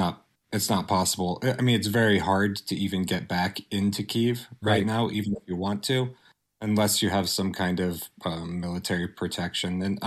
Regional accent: Nebraska, United States; also born or lived in Ukraine; I've been doing quite a few interviews with local media back in my home state of Nebraska

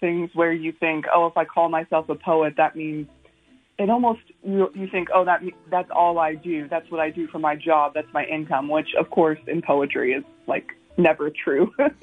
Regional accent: Idaho, United States; now in Waynesburg, United States; I live in Waynesburg, so it's about an hour from Pittsburgh. Originally, I'm from Idaho, and it's kind of interesting.

